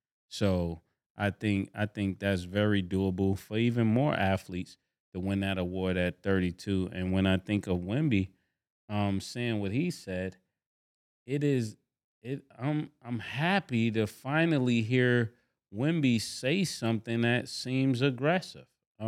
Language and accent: English; New York, United States; I don't agree with it. I'm from New York. I can't agree with that.